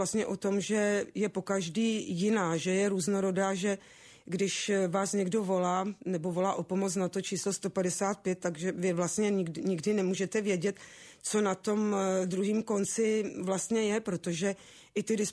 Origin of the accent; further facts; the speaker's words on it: Vimperk, South Bohemian Region, Czechia; Tak já pocházím, narodila jsem se ve Vimperku, moji rodiče tedy byli Slováci, tatínek byl vojákem z povolání, takže ho neustále někam převelovali, ale nakonec jsme skončili teda ve Vimperku.